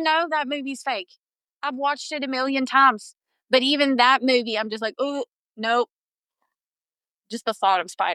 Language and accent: English; North Carolina, United States; I grew up in North Carolina hiking, being in the woods, surrounded by spiders.